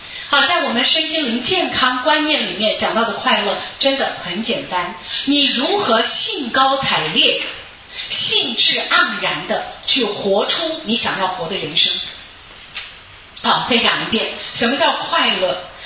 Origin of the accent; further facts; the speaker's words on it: China; 我们中国人很喜欢探病人家隐私